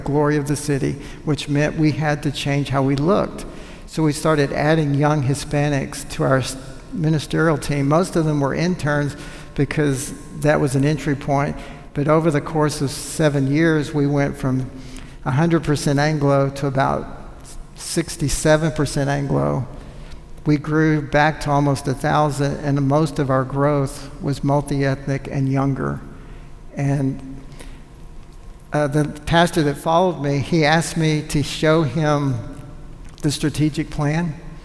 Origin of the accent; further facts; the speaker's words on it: Texas, United States; I'm a Texan.